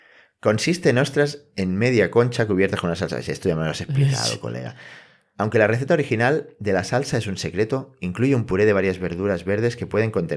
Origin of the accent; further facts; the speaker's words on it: Catalonia, Spain; Porque yo, mi familia, que además es andaluza, aunque soy catalán